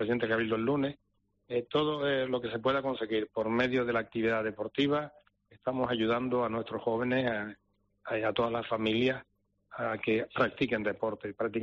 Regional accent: Canary Islands, Spain; vinieron 20 amigos míos de Tenerife de la infancia, porque yo me crié de pequeño en Tenerife

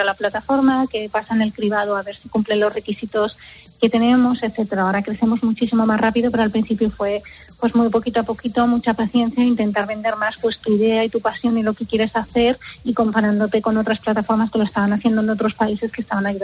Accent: Spain; yo quiero hacer algo en España, en mi país

